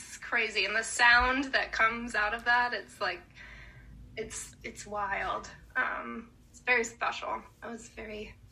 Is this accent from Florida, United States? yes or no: yes; Orlando, Florida, United States; I'm originally from Orlando, and that's where my mom is.